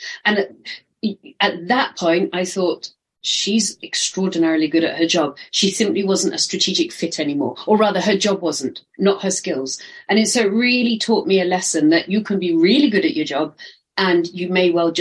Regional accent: United Kingdom; because I was kind of raised that way, you know, property and we're British and everything.

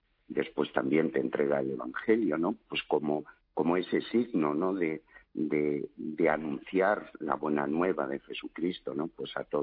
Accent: Aranjuez, Community of Madrid, Spain; moved away as an adult; yo salí de Aranjuez hace 30 años de la parroquia del Espíritu Santo para ir al seminario de Madrid

